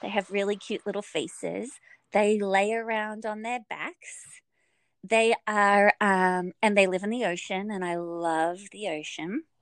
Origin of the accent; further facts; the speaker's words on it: Australia; now in Hawaii, United States; So it actually feels a lot more like my childhood growing up in Australia than it did to me living in America on the mainland.